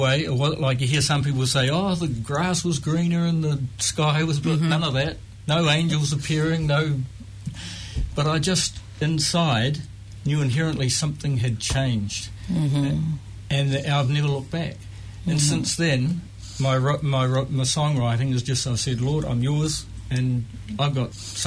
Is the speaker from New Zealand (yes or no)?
yes; South Island, New Zealand; now in Auckland, New Zealand; No, I'm originally from the South Island.